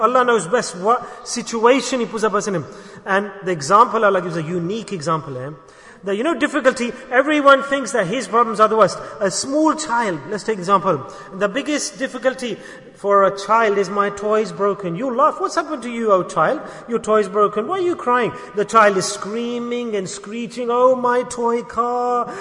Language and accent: English; Ahmedabad, Gujarat, India; moved away as an adult; Yes, where did you come from? I came from Ahmedabad, Dakhan.